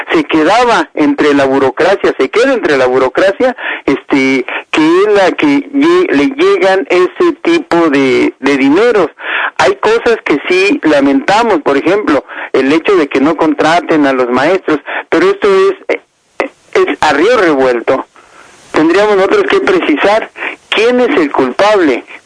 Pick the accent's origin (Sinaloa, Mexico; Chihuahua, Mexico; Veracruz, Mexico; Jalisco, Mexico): Chihuahua, Mexico; born there; es mi tierra, conozco Chihuahua, nací en Chihuahua